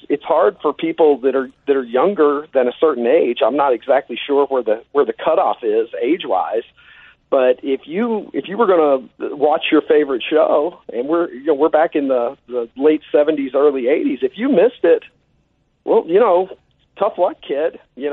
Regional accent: Kentucky, United States; I grew up in Kentucky.

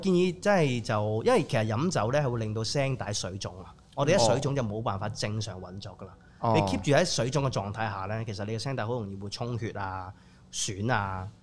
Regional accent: Hong Kong; 喺我哋香港人講嘢嘅習慣裡面咧，其實係最冇噶。

